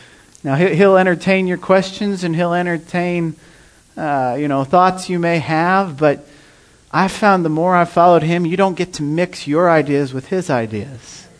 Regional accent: Marshalltown, Iowa, United States; And like you said, we're from Marshalltown, Iowa, a Great Commission Church.

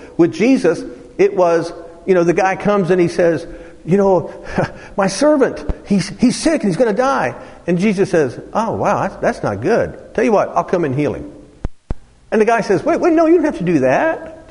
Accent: Dayton, Ohio, United States; See, I'm from Dayton, Ohio. The people in Dayton, Ohio need me to come to that place of fully comprehending my potential.

